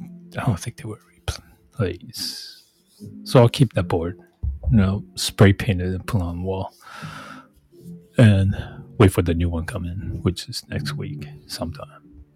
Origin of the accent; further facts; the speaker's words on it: Las Vegas, Nevada, United States; I'm from Las Vegas. I'm broadcasting from Vegas, but I'm somewhere else.